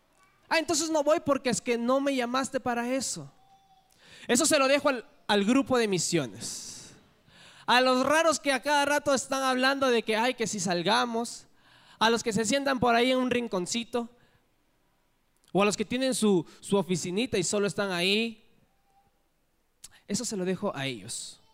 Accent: Peru; yo soy de Perú para los que no me conocen

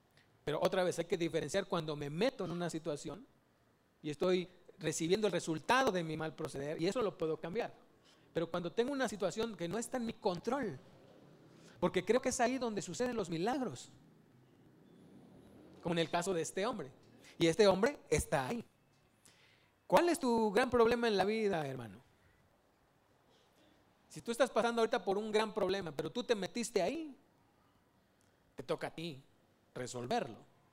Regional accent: Mexico; born there; Yo le decía, Señor, ¿por qué nací en México?

